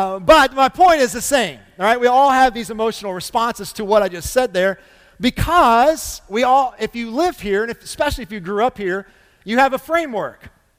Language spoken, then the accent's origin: English; Kentucky, United States; So that's one beautiful thing of growing up in Kentucky.